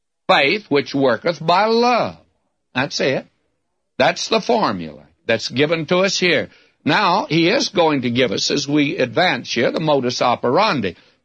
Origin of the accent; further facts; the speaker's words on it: the South, United States; I was brought up in the South. I never knew there was but one kind of biscuit, and that was a hot biscuit.